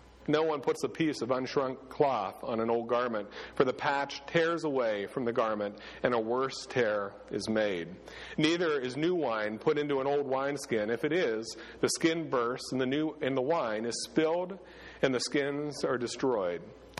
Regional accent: Ireland; I'm Irish, but I can't do the brogue.

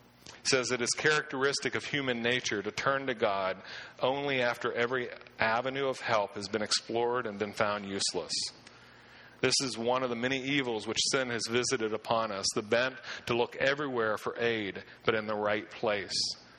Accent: Pennsylvania, United States; in the part that I grew up in Pennsylvania, is that true around here?

